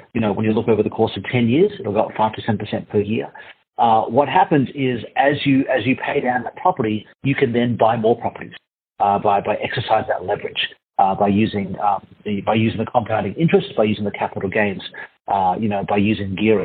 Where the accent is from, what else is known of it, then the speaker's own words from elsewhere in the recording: Australia; Yeah, I'm from Australia. My mum's from Hong Kong. My dad's from Malaysia. They migrated in Australia in the 70s, and I was born here and spent the good part of my first half of my life here.